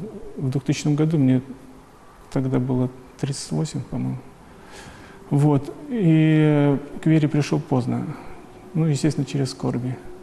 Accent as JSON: {"language": "Russian", "country": "Ukraine", "tie": "born or raised there", "also_born_or_lived": "Poland / Uzbekistan", "said": "Родился я в Польше в семье молодого офицера. Много переезжали. В школу я пошел уже на Украине, заканчивал среднюю школу в Узбекистане."}